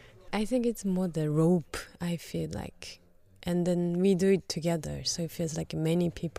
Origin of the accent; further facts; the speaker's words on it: Japan; I'm from Japan.